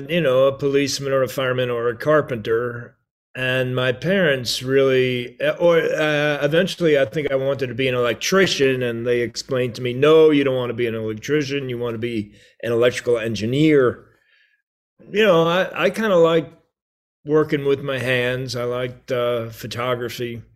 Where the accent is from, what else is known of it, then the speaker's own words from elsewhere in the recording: Merrick, New York, United States; also born or lived in Brooklyn; Well, we were born in Brooklyn. We grew up on Long Island in the town of Merrick.